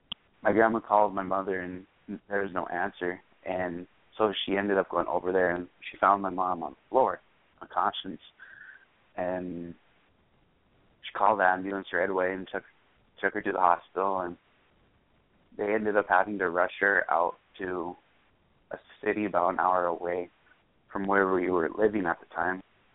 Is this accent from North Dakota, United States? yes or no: yes; North Dakota, United States; And where I grew up is in North Dakota my entire life, pretty much, in a small town of about 3,500 people.